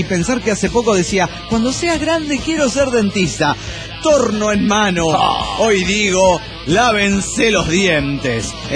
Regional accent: Mexico; Los únicos que cruzamos la frontera, queridos, somos los mexicanos.

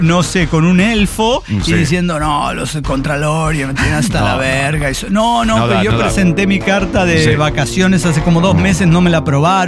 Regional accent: Mexico City, Mexico; Pero en Ciudad de México sí, porque hay amplitud térmica todo el año, podemos disfrazarnos de lo que querramos. Además, somos chilangos.

